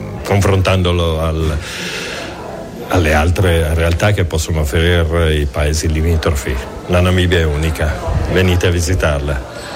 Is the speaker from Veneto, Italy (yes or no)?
yes; Portogruaro, Veneto, Italy; now in Swakopmund, Namibia; Io sono di Portogruaro, piccolo centro della provincia di Venezia.